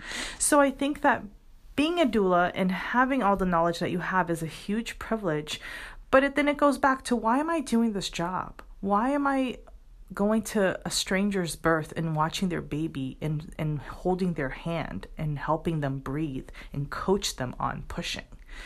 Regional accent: Boston, Massachusetts, United States; born there; also born or lived in Brazil; So in Brazil, which is my background, my parents are both Brazilian. I was born in Boston, so I have dual citizenship. And I had the privilege of living in two countries.

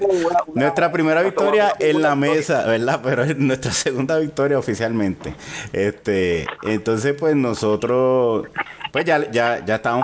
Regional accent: Puerto Rico; como buenos puertorriqueños, ese primer juego que fue contra Cuba, pues nosotros discutimos más entre nosotros que jugar.

